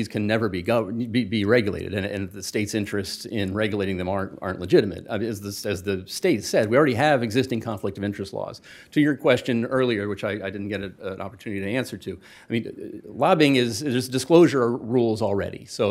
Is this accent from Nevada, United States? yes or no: no; Miami, Florida, United States; I mean, I'm from Miami, so I'm familiar with political corruption.